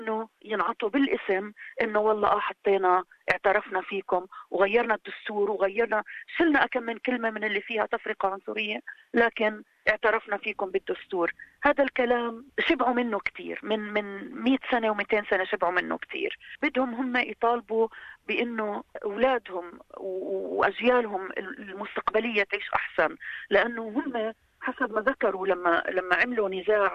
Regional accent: Palestine; وهذا الكلام بمس وتر حساس عندي كفلسطينية.

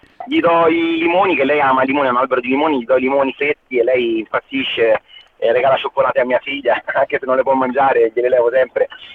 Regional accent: Grosseto, Tuscany, Italy; Mi ricordo un po' quando ero piccolo io in Italia, a Grosseto, che giocavamo nel cortile

